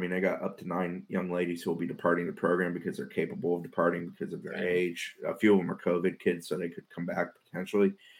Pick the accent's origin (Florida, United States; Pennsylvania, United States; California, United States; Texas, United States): Florida, United States; Jacksonville; And I grew up in Jacksonville, so obviously I was much more around Florida fans than Miami fans.